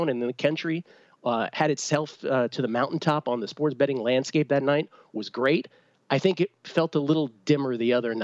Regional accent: Washington, District of Columbia, United States; Zabe is a guy who I grew up with in Washington, D.C.

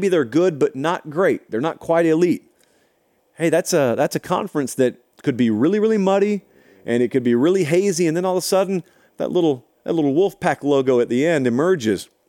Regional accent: Georgia, United States; There's a weird thing about the coast of Georgia, because it's forever away from Harris County, where I grew up, and I never went over there.

